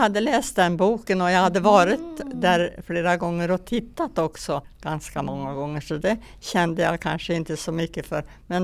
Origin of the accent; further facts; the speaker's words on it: Västernorrland County, Sweden; now in Norrbotten, Sweden; Jag är uppväxt i Ångermanland och jag har aldrig varit med om hur det har varit här i Norrbotten. För jag kom först 54 till Norrbotten.